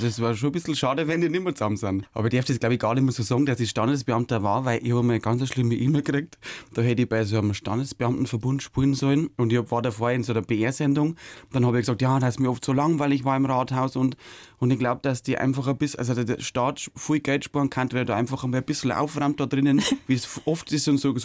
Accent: Bavaria, Germany; now in Munich, Germany; als Niederbayer mit Bauernhof-Hintergrund kann man sowieso nur Kabarettist werden. Wenn ich nicht gerade auf Ochsentour bin, bin ich in meiner WG in München oder daheim bei unseren Rindviechern.

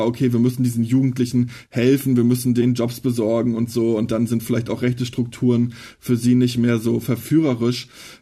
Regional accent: Mecklenburg-Vorpommern, Germany; Ich bin ja im Nachwende-Osten aufgewachsen, in Mecklenburg-Vorpommern, in einem Plattenbauviertel und war in den 90er Jahren, war ich ein kleines Kind.

